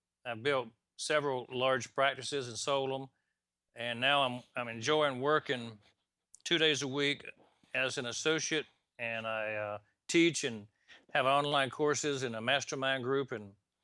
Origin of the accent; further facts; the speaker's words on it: Atlanta, Georgia, United States; also born or lived in Mississippi / Alabama / Tennessee; I'm a Atlanta native. I grew up in Atlanta, moved around the South.